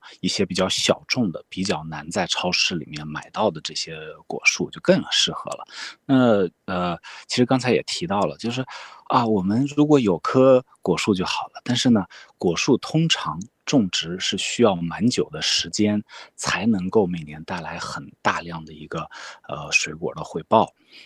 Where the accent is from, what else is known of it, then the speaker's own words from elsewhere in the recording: Shanxi, China; now in California, United States; 我们像我是北方人啦，我见的枣，我还是山西人，所以我见的枣都我们那种山西的大枣